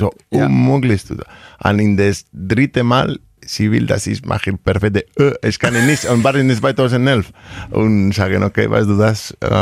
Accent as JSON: {"language": "German", "region": "La Rioja", "country": "Spain", "second_language": "German", "said": "Ja, ich komme aus der Region, ich komme aus Rioja."}